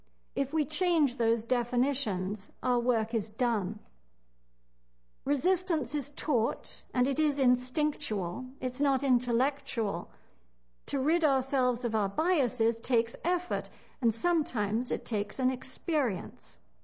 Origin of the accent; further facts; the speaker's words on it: India; Growing up in India, my mother's house was always full of human refugees, poor and disabled people, unwed mothers who had been cast out by their families, as well as orphaned animals.